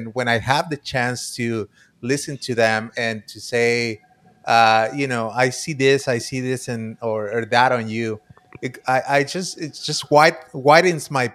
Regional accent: Tijuana, Baja California, Mexico; I was born and raised in Tijuana, Baja California, Mexico. Currently, I reside with my family

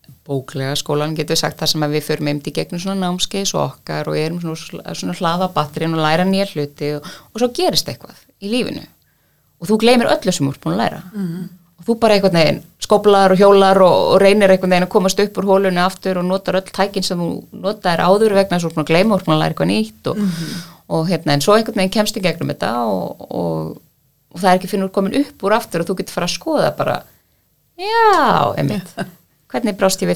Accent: Víðidalur, Northwestern Region, Iceland; Ég er frá Dæli í Víðudal.

